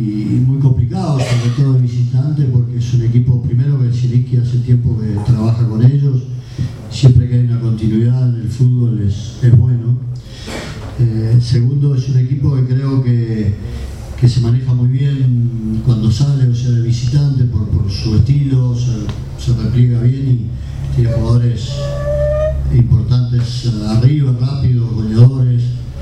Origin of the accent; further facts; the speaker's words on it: Uruguay; moved away as an adult; now in Argentina; soy uruguayo, pero vine a los 21 años de Argentina